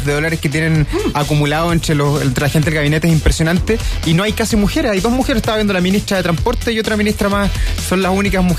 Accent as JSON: {"language": "Spanish", "country": "Chile", "said": "nosotros como chilenos"}